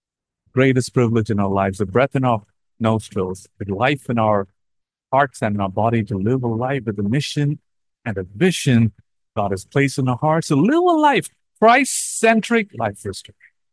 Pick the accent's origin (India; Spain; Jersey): India; now in United States; as we live in America, initially when we come from India. Then we get our citizenship and it goes on.